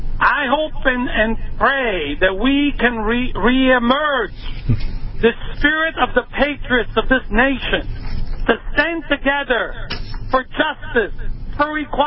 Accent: Italy; English is a second language; moved away as an adult; now in United States; I was born and raised and came to the United States at age 27, was born and raised in Italy, and I am blessed because I became American citizen

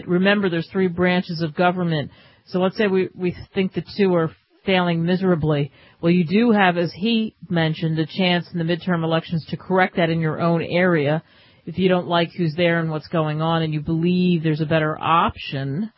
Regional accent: Philadelphia, Pennsylvania, United States; You know, I grew up in Philadelphia.

